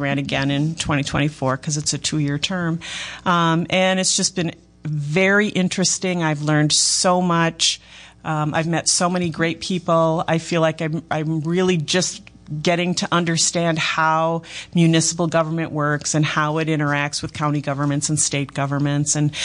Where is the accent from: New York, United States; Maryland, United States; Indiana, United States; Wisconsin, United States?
Wisconsin, United States; La Crosse; now in Beaver Dam, United States; I grew up in La Crosse, Wisconsin, although I've lived in Beaver Dam for almost 40 years.